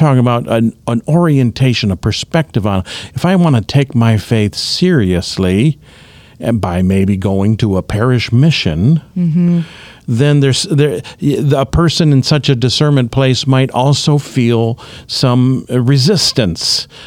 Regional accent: Cleveland, Ohio, United States; Well, in particular, I grew up in Cleveland, Ohio.

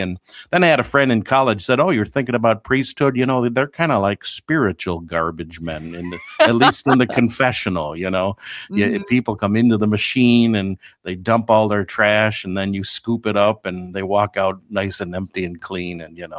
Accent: Cleveland, Ohio, United States; And as you know, I grew up in Cleveland, Ohio, where most of my family still lives.

